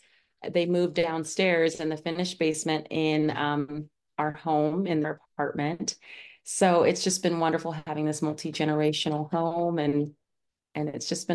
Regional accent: Lorain, Ohio, United States; A lot of my friends growing up in Lorain, Ohio were Catholic.

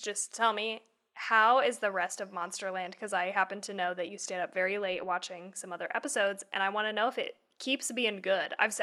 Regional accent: Colorado, United States; I mean, growing up in Colorado, it snows quite a bit, but it also melts the next day.

